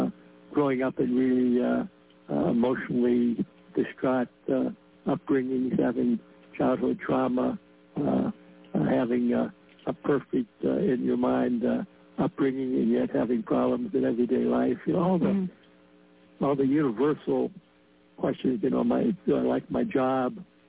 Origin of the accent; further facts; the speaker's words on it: Midwest, United States; You know, I grew up in the Midwest. My parents came from relatively humble backgrounds.